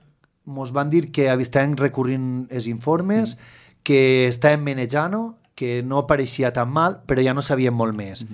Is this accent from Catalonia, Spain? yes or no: no; L'Alqueria, Valencian Community, Spain; jo soc de l'Alqueria de tota la vida